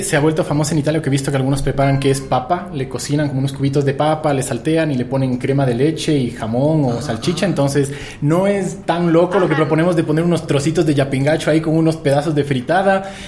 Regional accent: Ecuador; sobre todo como todo ecuatoriano que crece con la hawaiana

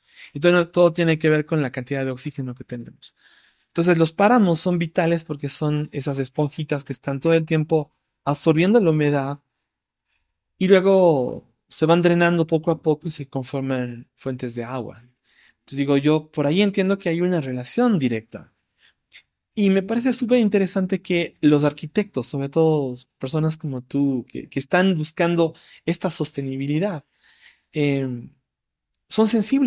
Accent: Cuenca, Azuay, Ecuador; now in Quito, Ecuador; Andrea y yo somos cuencanos. Y estamos pensando en esta relación que tenemos los cuencanos con el agua, con los ríos. Y yo le decía a Andrea que cuando recién llegué a Quito, se me hacía muy difícil realmente ubicarme.

